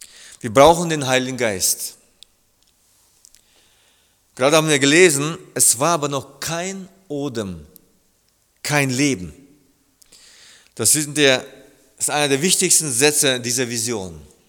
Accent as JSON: {"language": "German", "country": "Germany", "said": "weil ich bin aus Deutschland"}